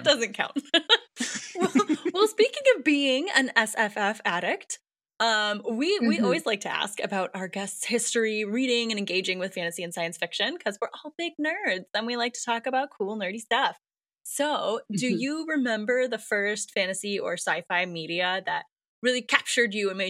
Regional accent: Canada; now in Ecuador; I'm Canadian that lives in Ecuador.

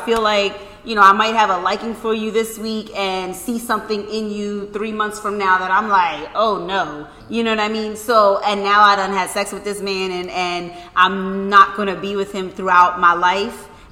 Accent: Philadelphia, Pennsylvania, United States; I'm from Philly.

